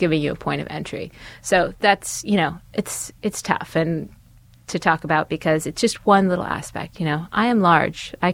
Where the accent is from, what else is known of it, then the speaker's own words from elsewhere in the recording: California, United States; I grew up in California